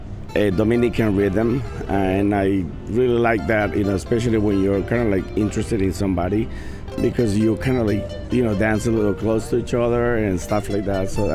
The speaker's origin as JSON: {"language": "English", "country": "Colombia", "said": "I'm from Colombia."}